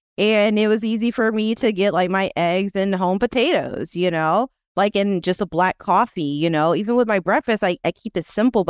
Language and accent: English; Daytona Beach, Florida, United States; So I tell him, you know, I'm from Florida. And I tell him Daytona Beach.